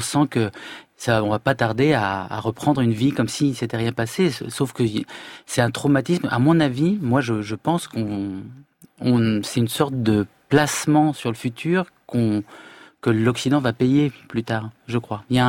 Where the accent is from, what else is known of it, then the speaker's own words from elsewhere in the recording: Syria; Moi, j'ai grandi en Syrie dans les années 80-90. C'était un pays très différent de ce que c'était même avant la guerre.